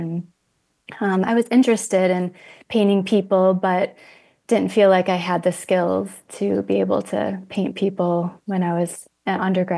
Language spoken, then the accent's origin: English; South Holland, Illinois, United States; Yeah, I grew up in South Holland, Illinois, south suburb, Chicago.